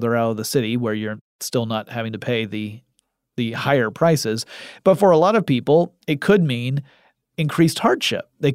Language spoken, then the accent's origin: English; Atlanta, Georgia, United States; The leader of the pack is my hometown of Atlanta.